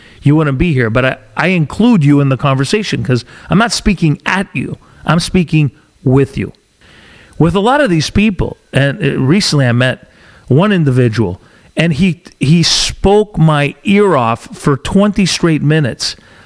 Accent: Canada; So as a Canadian, if I may, Mr. Prime Minister, as a Canadian, sit down and ask the questions that I want to know.

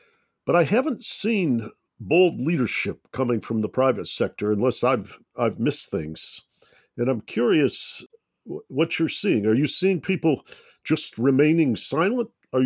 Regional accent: Detroit, Michigan, United States; I grew up in Detroit, Michigan, and we had the bankruptcy of the city of Detroit.

